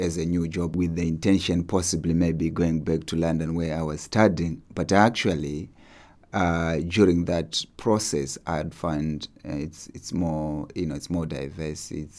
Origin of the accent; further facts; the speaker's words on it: Zimbabwe; moved away as an adult; now in Bristol, United Kingdom; I'm from Zimbabwe. I came to the UK in February 2002, and in Bristol in 2004. I had found a job in Bristol after my university studies. That's why I moved to Bristol.